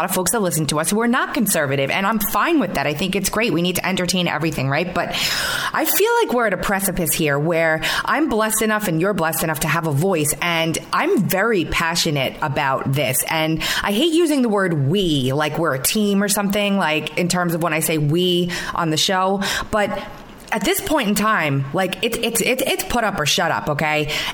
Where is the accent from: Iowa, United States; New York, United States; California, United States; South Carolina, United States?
New York, United States; And I said, I'm from, you know, New York originally.